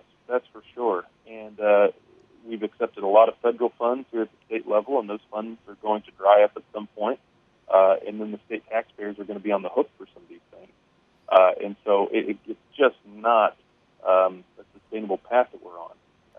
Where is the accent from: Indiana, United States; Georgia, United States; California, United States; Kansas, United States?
Kansas, United States; It's a kind of a Southeast Kansas watch party in my hometown, so we're really excited about that.